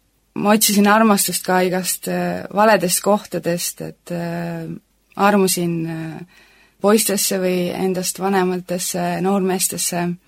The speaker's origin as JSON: {"language": "Estonian", "region": "Hiiu County", "country": "Estonia", "tie": "born or raised there", "said": "ma kasvasin üles Hiiumaal koos venna ja perega ja juba ma olen väiksest peale"}